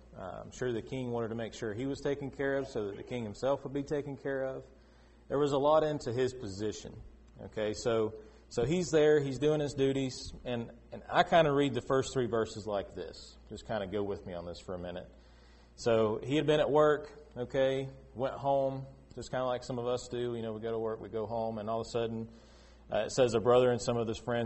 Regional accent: Florida, United States; I grew up in Florida. Never experienced a truly bad hurricane where we lived at.

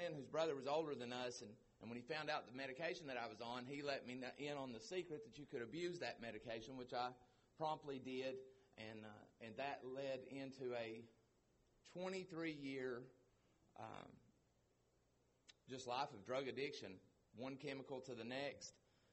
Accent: United States; born and raised in Lee County. Good family. Grew up in church.

